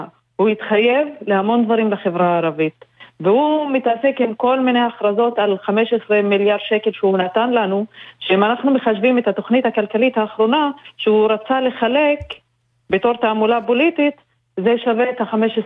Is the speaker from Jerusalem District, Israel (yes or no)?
no; Baqa al-Gharbiyye, Haifa District, Israel; אני בבקה.